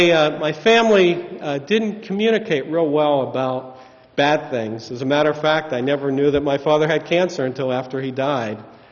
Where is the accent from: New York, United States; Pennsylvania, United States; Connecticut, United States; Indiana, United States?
Pennsylvania, United States; Pittsburgh; I grew up in Pittsburgh in a traditional Orthodox affiliated family. My family kept kosher